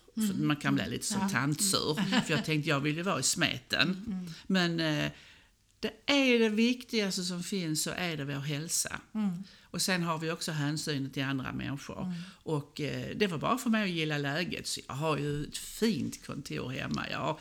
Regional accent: Borrby, Skåne, Sweden; Jag har utgått ifrån där jag kommer ifrån, från Borrby.

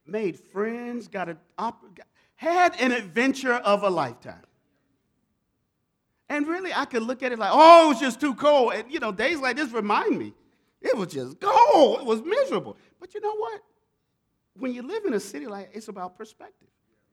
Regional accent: Tallahassee, Florida, United States; also born or lived in New York City; I had the wonderful privilege of living in New York City for 16 years. 16 winters. I grew up in Florida. What is winter like in Tallahassee, Florida?

